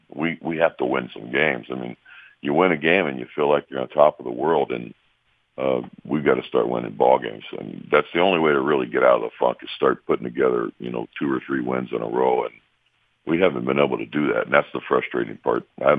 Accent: Oklahoma, United States; I grew up down in Oklahoma, and we had a lot of that.

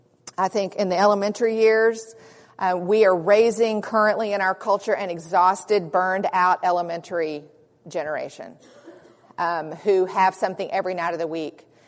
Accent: North Carolina, United States; I'm from North Carolina, and we're required to do 180 days.

